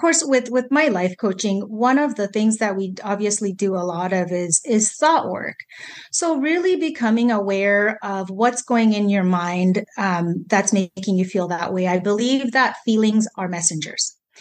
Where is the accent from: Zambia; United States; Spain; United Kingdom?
Zambia; English is a second language; And I speak another language, you know, as you heard in the introduction, I'm from Zambia.